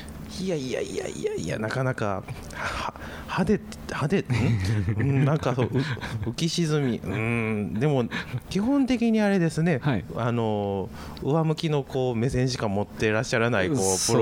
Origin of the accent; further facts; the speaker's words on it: Osaka, Japan; 僕らの年代、日常的に、まあ、僕ら特に大阪出身ですから。